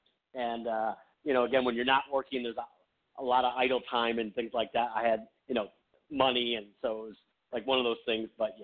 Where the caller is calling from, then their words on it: Nevada, United States; I'm in Nevada.